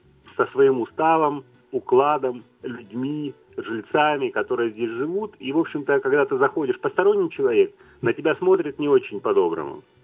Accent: Rostov-on-Don, Rostov Oblast, Russia; И сразу скажу, что я коренной ростовчанин, я родился в Ростове.

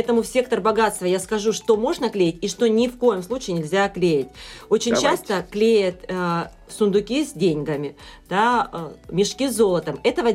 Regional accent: Taganrog, Rostov Oblast, Russia; Да, да, да, я из Таганрога.

